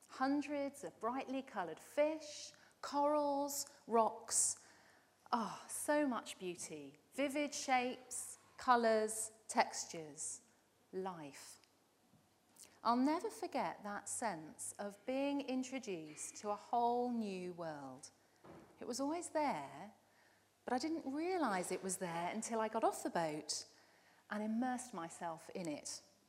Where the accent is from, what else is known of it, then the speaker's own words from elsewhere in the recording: South West England, United Kingdom; Now, I grew up on the Dorset coast, so I've swum in the sea thousands of times.